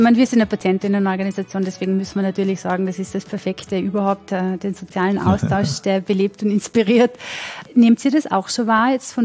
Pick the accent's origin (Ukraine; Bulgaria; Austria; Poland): Austria; Vorarlberg; Tatsächlich, ich komme aus Vorarlberg.